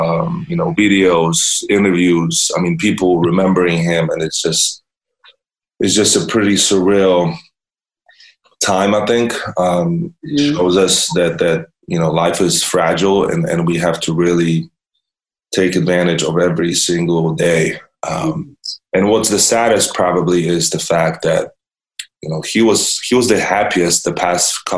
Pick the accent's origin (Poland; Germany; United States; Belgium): Poland; I grew up in Poland